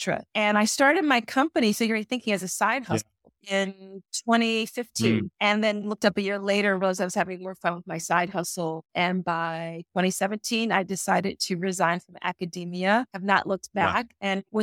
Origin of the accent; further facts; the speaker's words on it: Philadelphia, Pennsylvania, United States; I'm African American, Gen Xer from the East Coast of the United States, from Philly. And so I grew up in a way where I also had to be deeply observant